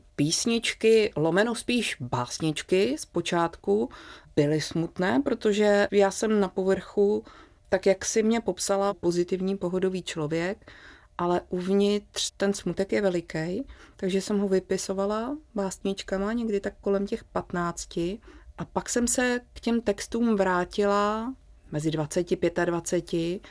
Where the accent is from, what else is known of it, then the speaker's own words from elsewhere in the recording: Havlíčkův Brod, Vysočina Region, Czechia; moved away as an adult; když jsem přišla z Havlíčkova Brodu do Prahy na vysokou školu žurnalistiku